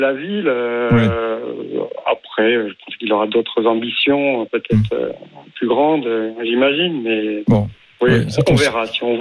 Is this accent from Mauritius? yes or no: no; Paris, Île-de-France, France; Moi, je venais de Paris.